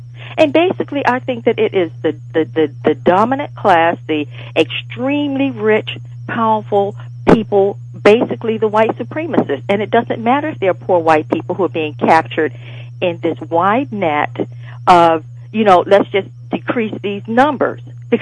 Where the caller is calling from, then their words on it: Washington, District of Columbia, United States; I'm calling from Washington, D.C.